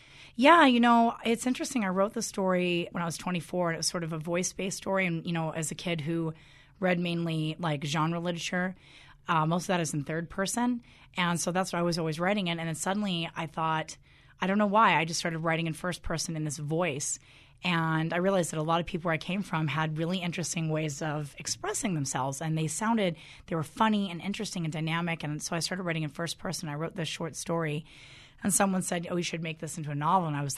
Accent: Colorado, United States; Right outside, basically Denver. West of that is Evergreen, which has slowly become incredibly yuppie. And then west of that is Idaho Springs, which is also looks like Aspen now when you go downtown. But I grew up in the mounta

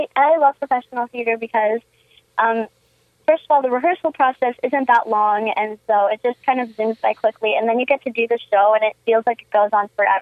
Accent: Indiana, United States; I'm Northwest Indiana.

